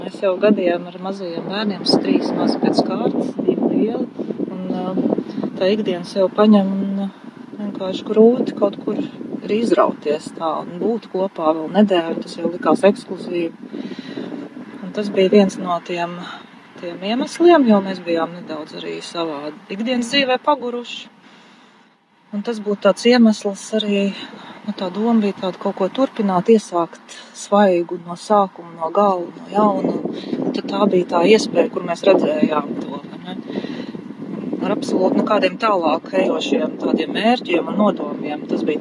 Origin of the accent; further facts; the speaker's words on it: Tukums, Tukums Municipality, Latvia; Mēs esam no Tukuma, bet mūsu draudze Rīgā esam no Agenskalna Baptista draudzes.